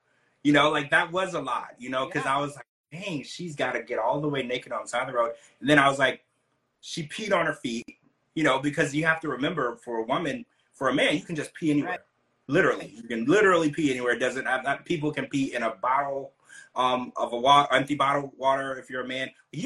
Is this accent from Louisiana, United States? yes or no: yes; Louisiana, United States; I was raised down in Louisiana in the South, right?